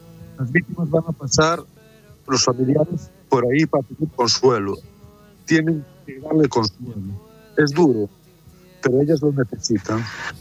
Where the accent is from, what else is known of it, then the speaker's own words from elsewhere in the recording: Galicia, Spain; como los gallegos guardamos todo para adentro.